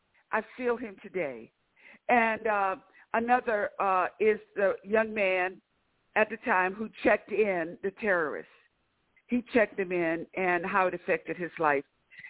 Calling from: Lafayette, Louisiana, United States; also born or lived in Los Angeles; and I'm calling from Lafayette, Louisiana.

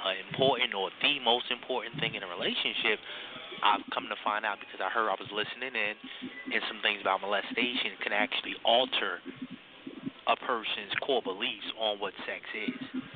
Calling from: Newark, New Jersey, United States; I'm calling from Newark, New Jersey

